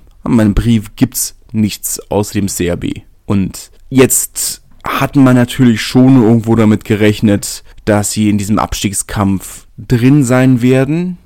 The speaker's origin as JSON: {"language": "German", "region": "Berlin", "country": "Germany", "said": "als Berliner, ich bin natürlich Hertaner"}